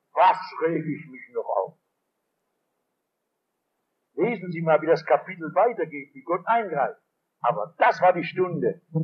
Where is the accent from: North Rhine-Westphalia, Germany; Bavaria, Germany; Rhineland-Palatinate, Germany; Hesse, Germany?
North Rhine-Westphalia, Germany; Essen; In meiner Heimat Essen ist in der Nähe ein Städtchen, das heißt Mülheim.